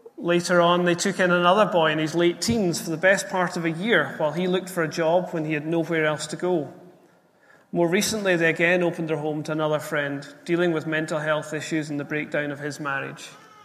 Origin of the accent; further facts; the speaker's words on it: Scotland, United Kingdom; As I was writing this, I thought of good friends of mine from growing up in Ayrshire. They're a family from the church I grew up in, and they led my youth group.